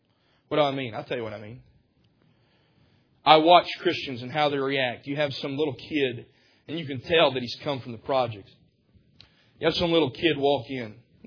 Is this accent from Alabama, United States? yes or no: yes; Cottondale, Alabama, United States; they don't see the fact that I grew up in Cottondale, Alabama.